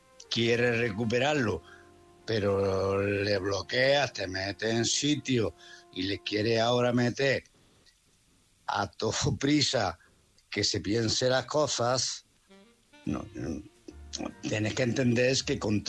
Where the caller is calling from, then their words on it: Málaga, Andalusia, Spain; de Málaga.